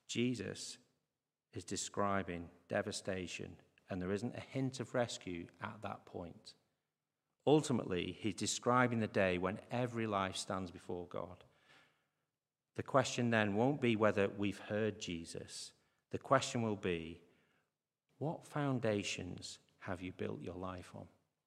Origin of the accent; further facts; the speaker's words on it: Croston, North West England, United Kingdom; But growing up in Croston as I did, a village infamous for flooding, I know something of the havoc floods can cause